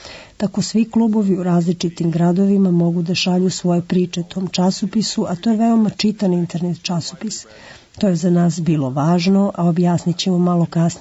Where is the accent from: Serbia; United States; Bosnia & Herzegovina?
United States; Chicago, Illinois; Ja sam iz Čikaga i nekoliko puta sam bio na nastupima u tamošnjem pripovedačkom klubu